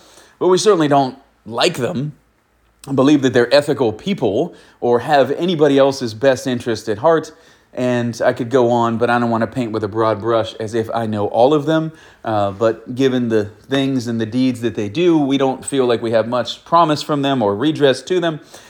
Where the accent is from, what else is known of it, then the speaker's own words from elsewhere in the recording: United States; I know that in 24, the threat as an American